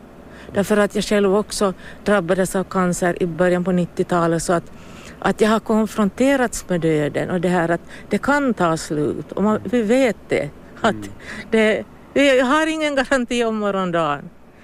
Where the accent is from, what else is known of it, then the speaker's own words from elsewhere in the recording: Närpes, Ostrobothnia, Finland; Jag är hemma från landet, jag kommer från Närpes och får tillbaka till mina rötter. Jag är ju bott i Pjelax, men nu får jag till Yttermark.